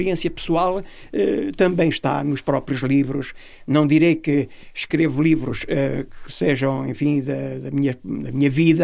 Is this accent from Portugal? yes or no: yes; Grândola, Setúbal, Portugal; E eu, que sou de Grândola